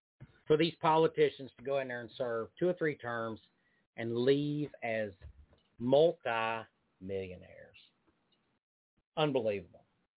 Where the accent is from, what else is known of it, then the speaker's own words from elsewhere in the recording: West Virginia, United States; But he's from West Virginia, my home state.